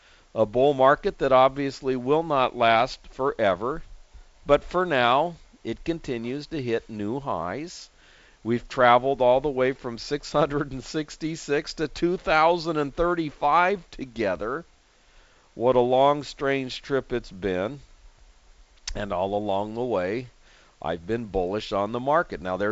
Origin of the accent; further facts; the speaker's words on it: California, United States; growing up around SeaWorld and knowing a lot of people that have worked there, that's a place that actually does a lot for our local oceans here, the Pacific Ocean